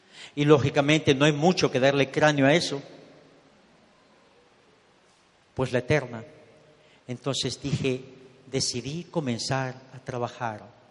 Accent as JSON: {"language": "Spanish", "country": "Ecuador", "said": "Y en el año 90 me regresé para Miami, me regresé para Ecuador. Yo soy ecuatoriano."}